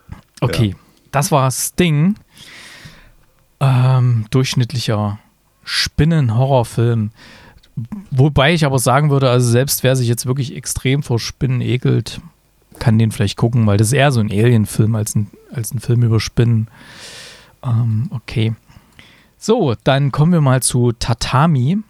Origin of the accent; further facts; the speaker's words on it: East Germany, Germany; ich bin ja auch in so einer Art System groß geworden damals in der DDR